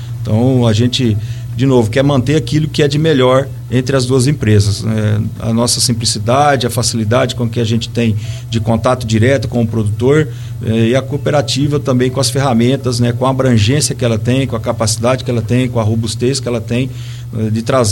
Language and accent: Portuguese; Paraná, Brazil; born there; o estado do Paraná onde eu nasci, e a gente veio de lá com essa cultura, né